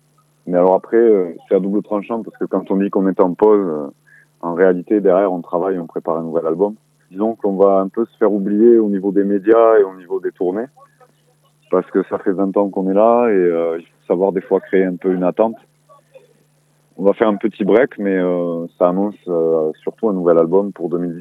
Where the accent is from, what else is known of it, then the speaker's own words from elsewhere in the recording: Occitanie, France; Nous, on a grandi en Ariège, c'est l'avant-dernier département en termes de population.